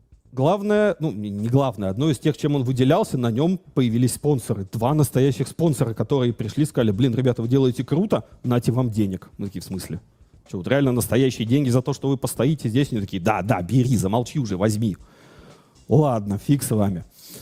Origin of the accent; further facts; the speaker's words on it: Saint Petersburg, Russia; Я говорю: я не понимаю, я из Питера.